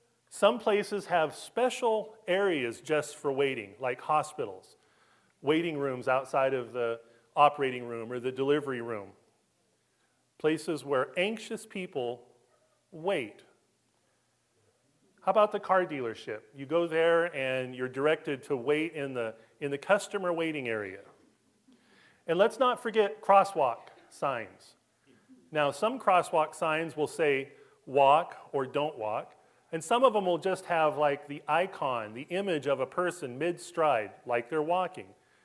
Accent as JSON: {"language": "English", "town": "Los Angeles", "region": "California", "country": "United States", "said": "I'm from Los Angeles, California. And I took the train here."}